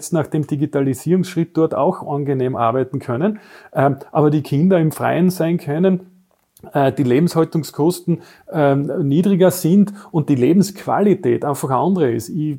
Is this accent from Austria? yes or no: yes; Carinthia, Austria; ich komme aus Oberkärnten und eigentlich eher eine verschlafene Region, die jetzt am Innovationsradar nicht allzu hoch angesiedelt ist, möchte man meinen.